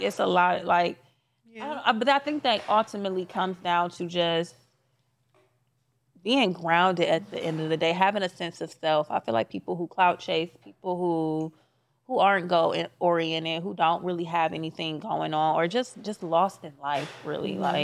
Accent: Cleveland, Ohio, United States; People say that, and I'm like, nah, I'm from Cleveland.

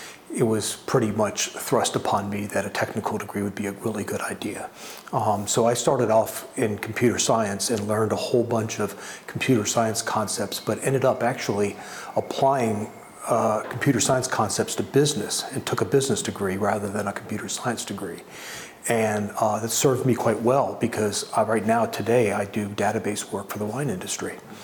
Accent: Virginia, United States; I grew up in Northern Virginia

